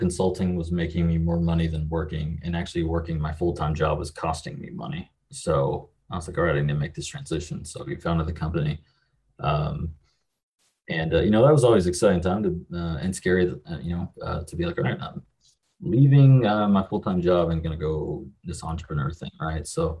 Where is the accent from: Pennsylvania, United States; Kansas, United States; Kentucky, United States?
Kentucky, United States; So I'm from the middle of nowhere in Kentucky. It's about as far west Kentucky as you can get. Grew up here, went and joined the military